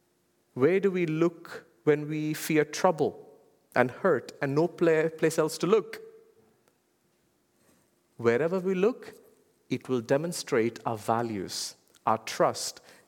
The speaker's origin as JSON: {"language": "English", "country": "India", "said": "Now, I come from India, and in India, there is no shortage for monkeys."}